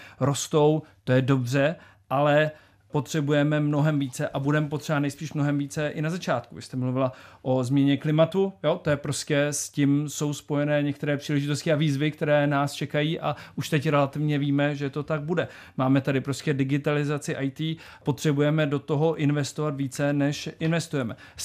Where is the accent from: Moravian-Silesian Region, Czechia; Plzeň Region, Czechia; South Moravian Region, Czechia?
South Moravian Region, Czechia; Kuřim; now in Prague, Czech Republic; lidé třeba v Kuřimi, odkud pocházím, tak mají lepší podmínky se školkama a já tady v Praze taky